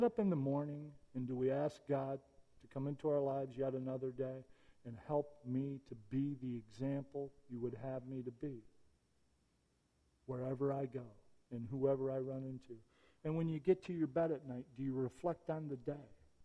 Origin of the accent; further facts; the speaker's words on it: Flint, Michigan, United States; I'm a Motown fan. I come by it honestly. I grew up in Flint, Michigan.